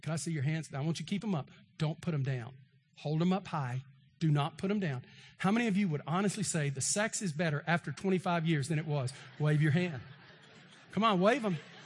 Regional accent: Texas, United States; I mean, I'm from Texas. I don't understand polygamy. Not Utah.

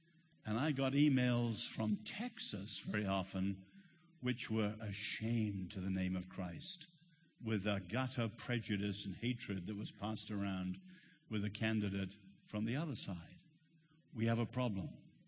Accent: Ireland; also born or lived in Asia; But I know well when prejudice and hatred burst out into violence. I've seen it in Asia, where I was born and lived 10 years, and I know it in my home country, Ireland.

